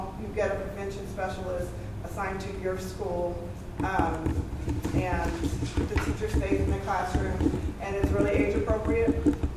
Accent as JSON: {"language": "English", "town": "Detroit", "region": "Michigan", "country": "United States", "tie": "born or raised there", "said": "I grew up in Detroit, and I go, where was this when I was growing up?"}